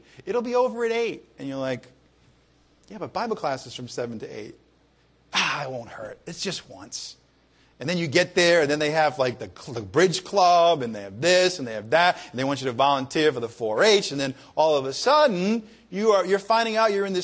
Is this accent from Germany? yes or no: no; Ireland; I'm Irish, right?